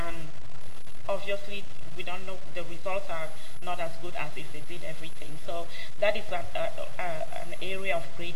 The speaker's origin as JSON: {"language": "English", "country": "Cameroon", "said": "I'm from Cameroon"}